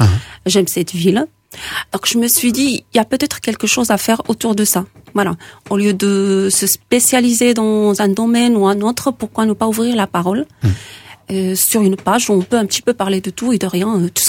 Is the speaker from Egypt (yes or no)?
no; Villefranche, France; mais je suis de Villefranche, c'est une ville qui a l'air calme